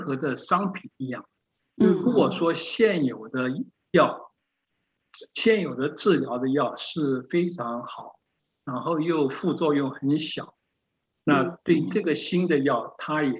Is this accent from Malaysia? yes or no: no; China; 因为就是我们中国人讲的重赏之下必有勇夫